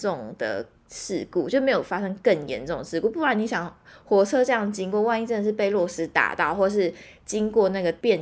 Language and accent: Chinese; Hualien, Hualien County, Taiwan; 对，然后因为我们之前就有讲好说要回花莲庆生嘛